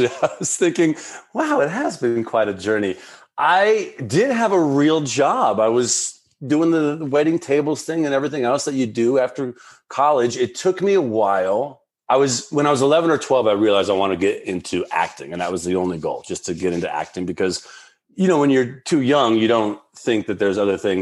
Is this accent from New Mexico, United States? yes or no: yes; Albuquerque, New Mexico, United States; And I'm from Albuquerque, New Mexico, and it's a very lovely state, but a very content state.